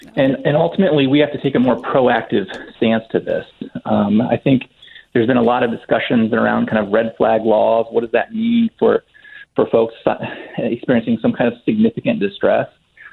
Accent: Ohio, United States; also born or lived in Germany; Yeah, well, Ohio, but Germany before that.

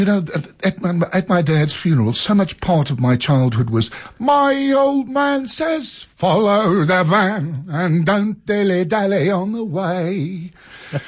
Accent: South Africa; But I'm an insanely, I'm a South African, you see, but it's, you know, right down to my twinkle toes, man.

